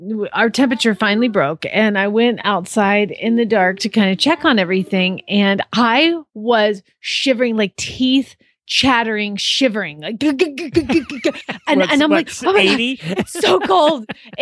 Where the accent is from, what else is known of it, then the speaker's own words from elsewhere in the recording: Georgia, United States; also born or lived in Arizona / Ohio / Kentucky; I mean, I'm from Georgia and then I lived in Arizona. I had a brief stint in Ohio, but I moved because I was freezing to death.